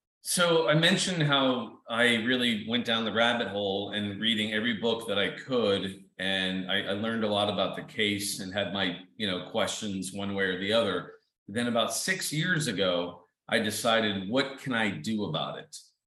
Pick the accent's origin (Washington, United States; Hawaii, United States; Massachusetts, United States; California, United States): Massachusetts, United States; born there; I was born in Massachusetts. My dad, you know, was an Irish Catholic